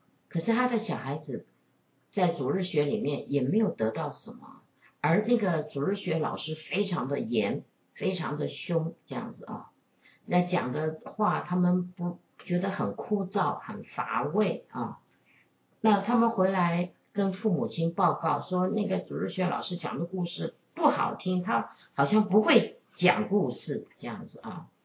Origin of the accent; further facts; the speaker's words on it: China; 我们中国人也是说啊，百善孝为先嘛啊